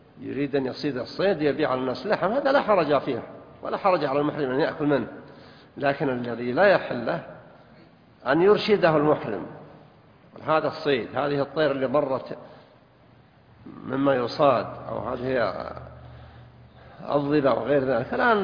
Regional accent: Riyadh, Riyadh Province, Saudi Arabia; كنا مجموعة من بلدنا. أنا جاي من الرياض

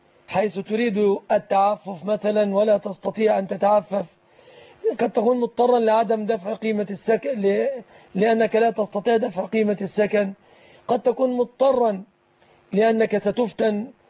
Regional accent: Egypt

